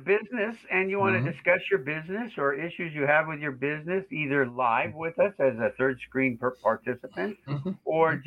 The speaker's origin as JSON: {"language": "English", "town": "Billings", "region": "Montana", "country": "United States", "tie": "born or raised there", "said": "I grew up in Billings, and up until I was 10, which was when my father left."}